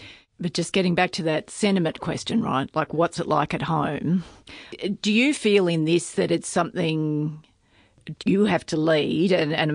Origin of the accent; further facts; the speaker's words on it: Tamworth, New South Wales, Australia; But I mean, I grew up in the regions. I grew up in Tamworth, but I'm a long way from that now.